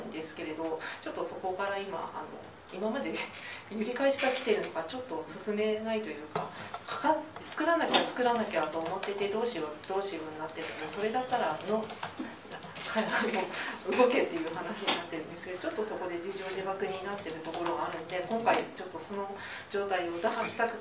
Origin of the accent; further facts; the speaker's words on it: Toyama, Japan; 所属はケミチャさんのコミュニティに所属してます、富山から来ました。片道1万ちょいかけて北陸新幹線で今日来てます。